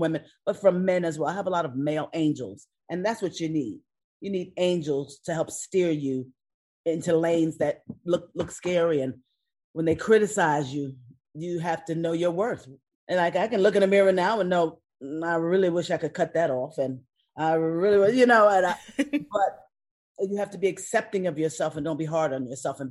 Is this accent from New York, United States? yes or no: yes; New York, United States; I'm from New York, you know, so I know her groove, you know.